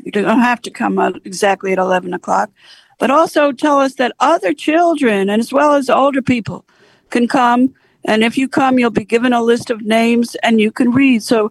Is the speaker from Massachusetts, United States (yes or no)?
no; New Jersey, United States; born there; And actually, I was born in New Jersey, so I'm happy that Larry's coming.